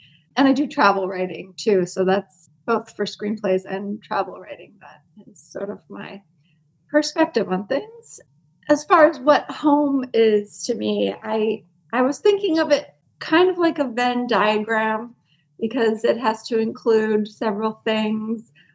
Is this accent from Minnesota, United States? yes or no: no; Michigan, United States; also born or lived in Los Angeles; now in Berlin, Germany; and I live in Berlin, Germany. I'm originally from Michigan, and I lived for a long time in Los Angeles